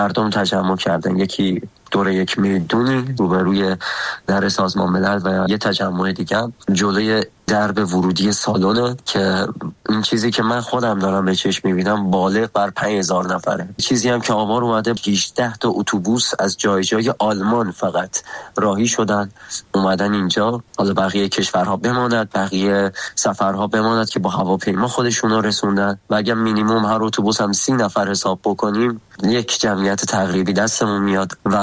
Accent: Tehran, Tehran Province, Iran; born there; 25 سالمه، متولد تهرانم.

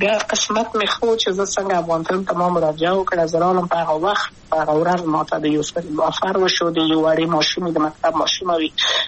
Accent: Kabul, Afghanistan; also born or lived in Maidan Wardak; د پلار مې د وردګو ولایت ته خلیګنسه کې دلې د کابل په تختپل سیمه کې یم، او لویا شویم کابل که یم.

